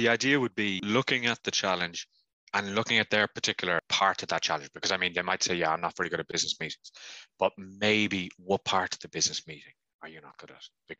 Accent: Ireland; or me as an Irish speaker wouldn't realize when somebody says, I'll see you in the afternoon, that it could be up till 7 or 8 o'clock, depending.

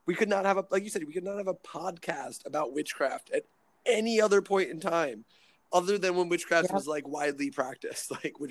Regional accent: East Coast, United States; I'm from the East Coast, so it's a little, like, tighter out there.

